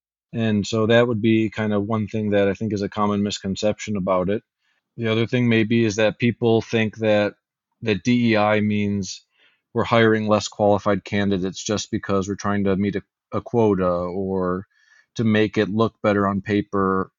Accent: Michigan, United States; now in Lexington, United States; I'm originally from Michigan.

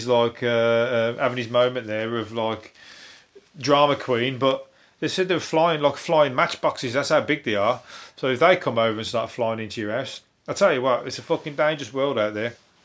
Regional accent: Birmingham, West Midlands, United Kingdom; accent: Brummie; I'm a Brummie, so come back at me. We get the piss taken out of us fucking left, right and centre for our accent

